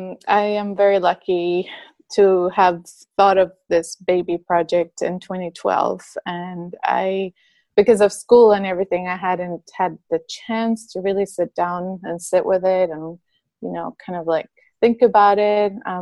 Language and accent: English; San Jose, San José, Costa Rica; moved away; I originally come from Costa Rica. I was born in San Jose, Costa Rica, and raised there as well.